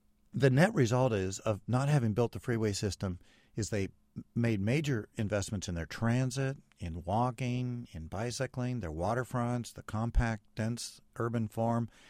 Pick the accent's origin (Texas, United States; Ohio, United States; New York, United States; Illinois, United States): Ohio, United States; Well, first of all, I love the Midwest. I grew up in Central Ohio.